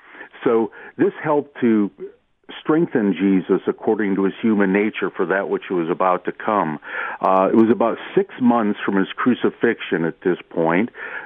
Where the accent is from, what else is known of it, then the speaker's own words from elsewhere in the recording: Ohio, United States; Yeah, I'm from Ohio originally